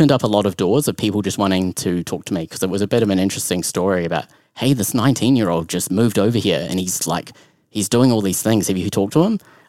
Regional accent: New Zealand; moved away; I saw more homeless people on one street corner than I did my entire life growing up in New Zealand.

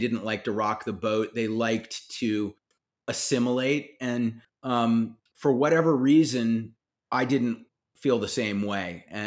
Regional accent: South Carolina, United States; I grew up in South Carolina and liked to draw from the time I was a little kid

